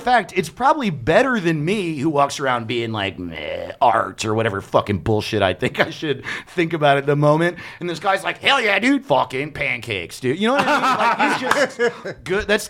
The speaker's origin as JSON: {"language": "English", "region": "New York", "country": "United States", "tie": "born or raised there", "said": "because I grew up in Orange County, New York, which is like an hour north of the city."}